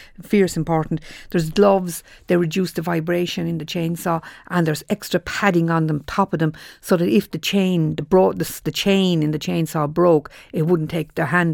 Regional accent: Leinster, Ireland; When I was growing up in South Wicklow, everybody had a generator because we lost the electricity so regularly.

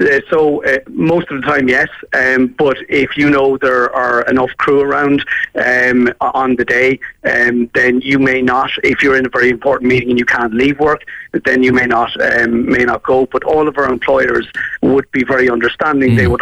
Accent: Monkstown, Munster, Ireland; also born or lived in Cork; I suppose I grew up in Monkstown and Cork, and you know, the Dublin style of life was probably blunting my accent a bit. But I grew up by the water

